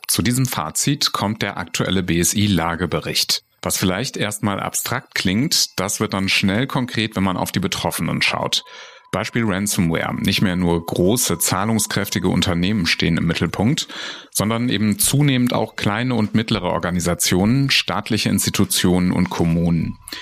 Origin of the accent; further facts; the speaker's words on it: North Rhine-Westphalia, Germany; Ich komme tatsächlich aus dem Bergischen Land.